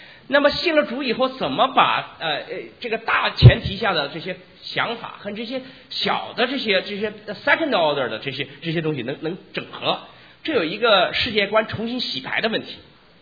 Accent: China; 我们从大陆来的一些这个无神论的自然科学的这个学去学自然科学的这么一个背景吧

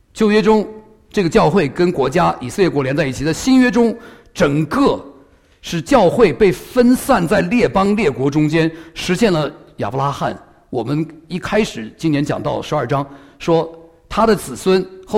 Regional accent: China; 华人教会的使命，第一个就是向我们自己的同胞传福音，我们是中国人

